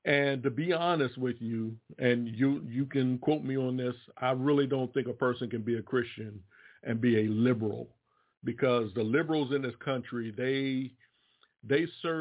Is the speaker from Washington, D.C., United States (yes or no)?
yes; Washington, D.C., United States; moved away as an adult; also born or lived in Roanoke, Virginia; now in Durham, United States; I was born in Roanoke, Virginia. Grew up in the Washington, D.C. metropolitan area and decided to move down here. And I've been down here since 1988. You know, I was 19 years old when I first started living down here